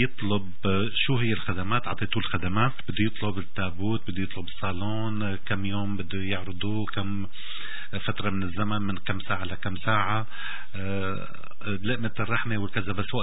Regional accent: Syria; نحن كسوريين او كعرب

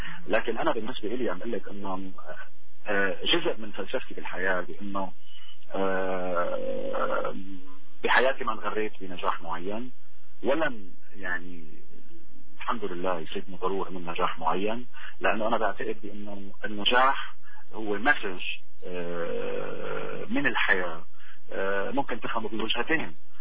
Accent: Damascus, Damascus Governorate, Syria; فخور باني انا طلعت وفعلا بفخر دائما طلعت من منطقة اسمها الديوانية. كبرت فيها بوقتي نتيجة يعني فكرة الحارة الشعبية.

